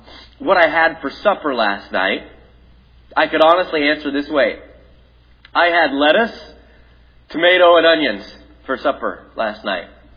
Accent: Canada; born there; I'm a Canadian. I was born in Canada.

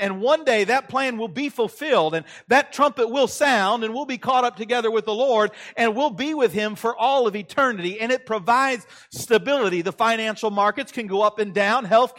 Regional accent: Cincinnati, Ohio, United States; I'm from the Midwest. I grew up in Cincinnati. I'm from Indianapolis.

